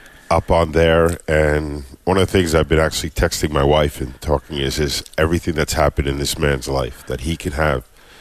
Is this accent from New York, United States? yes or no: yes; Long Island, New York, United States; now in Fort Myers, United States; Right now from Fort Myers, Florida, originally awesome. From Long Island, New York.